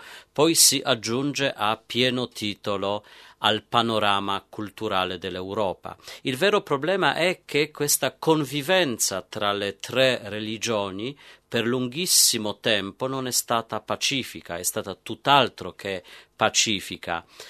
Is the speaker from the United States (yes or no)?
no; Poland; Italian is a second language; io che sono polacco posso dire che negli ultimi 4 anni ho visto veramente cambiamenti epocali